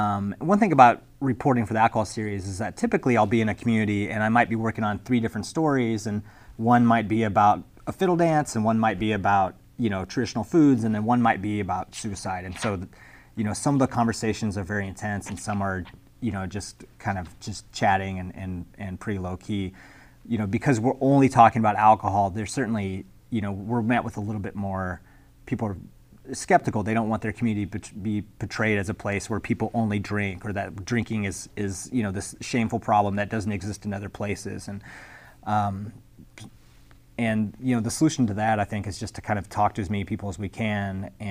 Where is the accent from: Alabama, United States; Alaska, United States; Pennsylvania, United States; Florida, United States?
Alaska, United States; I grew up in Alaska.